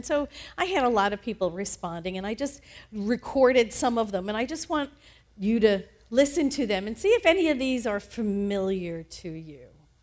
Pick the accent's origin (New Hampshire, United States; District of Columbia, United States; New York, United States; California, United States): New York, United States; There was a lot of those things in the Northeast. I grew up in New York.